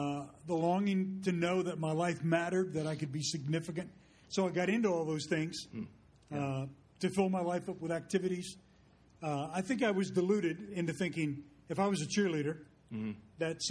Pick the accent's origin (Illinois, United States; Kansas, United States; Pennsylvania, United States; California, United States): Pennsylvania, United States; I went to school, to college, and grew up in Pennsylvania, went to school.